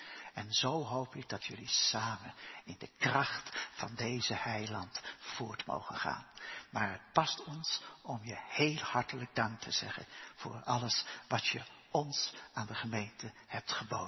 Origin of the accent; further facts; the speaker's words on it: Genemuiden, Overijssel, Netherlands; Ik kwam uit Genemuiden, dus ik wist ook allemaal wat van Zwolle af en dergelijke.